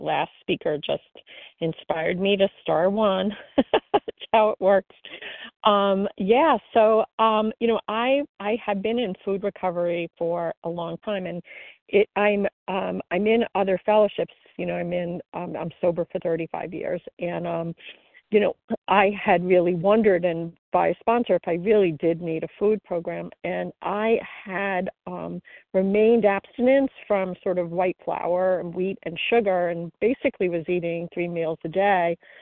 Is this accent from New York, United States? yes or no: yes; New York, United States; I'm from New York.